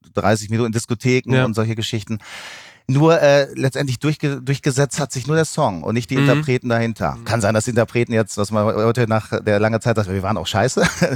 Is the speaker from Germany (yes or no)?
yes; Osnabrück, Lower Saxony, Germany; ich komme aus Osnabrück